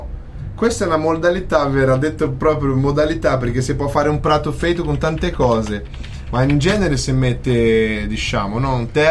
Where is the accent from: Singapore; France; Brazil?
Brazil; Italian is a second language; io da brasiliano ho fatto meu amor, meu doce, meu maravilhoso amor